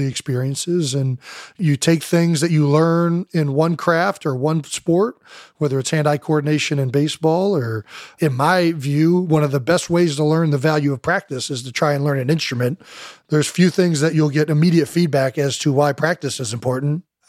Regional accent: Cleveland Heights, Ohio, United States; So we're from Cleveland Heights.

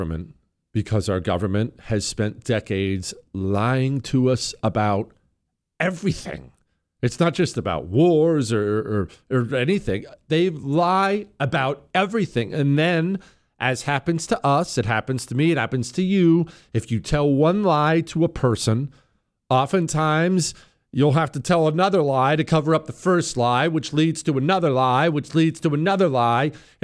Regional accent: Texas, United States; I'm from Texas. Half my friends are Mexican.

